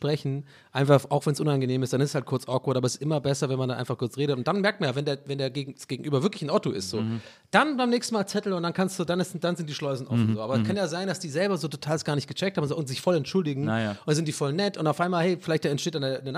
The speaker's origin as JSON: {"language": "German", "region": "Baden-Württemberg", "country": "Germany", "said": "ich bin ja selber Schwabe, ich komme daher"}